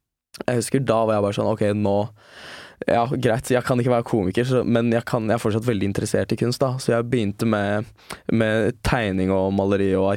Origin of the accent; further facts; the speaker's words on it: Alanya, Antalya, Turkey; now in Norway; Jeg vokste opp i Alanya, det var der jeg bodde, det var der alle norske turistene også var der.